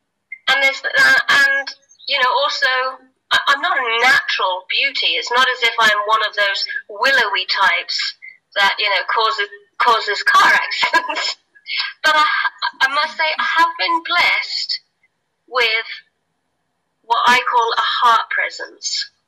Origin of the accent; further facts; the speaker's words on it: Newbury, South East England, United Kingdom; I'm coming from Newbury, I've never met a gay person.